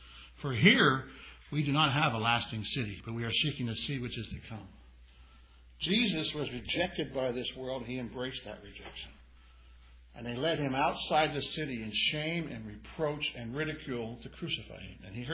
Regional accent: United States; I'm an American. I love this country.

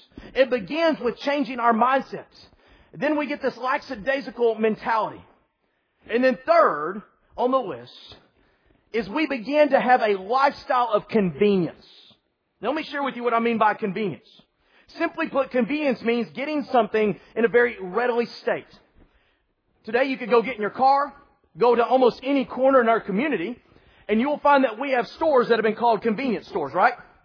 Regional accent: Texas, United States; I'm out from West Texas. Some places in West Texas, it's days before you'll find something else.

